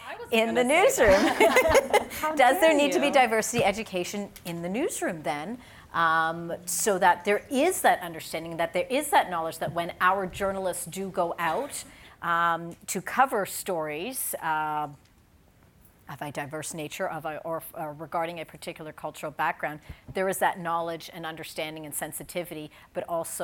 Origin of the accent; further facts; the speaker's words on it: Canada; we came and we're here and I'm Canadian, eh?